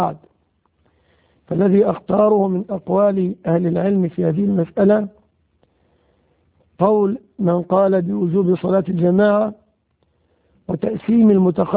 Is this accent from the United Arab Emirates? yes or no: no; Egypt; حمامات السباحة عندنا في مصر